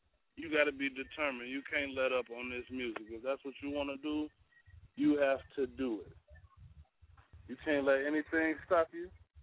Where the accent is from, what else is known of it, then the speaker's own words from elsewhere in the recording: Kankakee, Illinois, United States; I'm originally from Kankakee, Illinois. It's like the country part of Chicago. The outskirts of Chicago, Illinois, you know what I mean? Dirt roads and ditches, man. It's a real small town. Hopkins Park, you know what I mean?